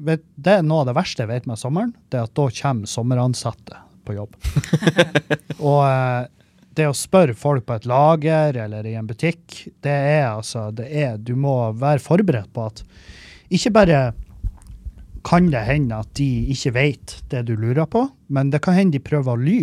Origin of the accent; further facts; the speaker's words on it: Meløy, Nordland, Norway; jeg tok en uke nå hjemme i Meløy, på Neverdal, der og søstra mi